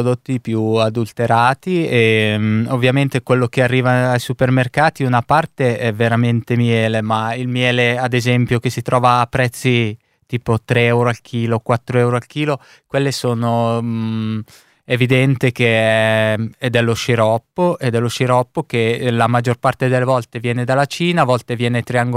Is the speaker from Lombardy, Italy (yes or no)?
yes; Milan, Lombardy, Italy; sono milanese, come diceva